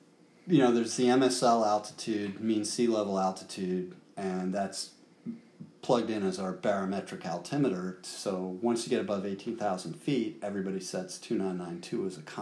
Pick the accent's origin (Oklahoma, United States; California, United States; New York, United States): New York, United States; New York City; growing up on East End Avenue in New York City